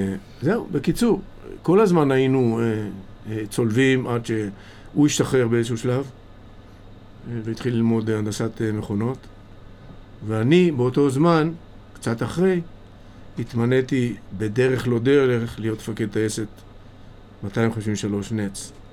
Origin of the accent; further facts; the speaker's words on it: Merhavia, Northern District, Israel; בגן והלאה, במושב מרחביה, בפברואר 53, בן להורים צברים שנולדו בארץ, נכד לסבים שעלו בעלייה השלייה והשלישית, לעמק ישראל, ושם גדלתי בעמק ישראל.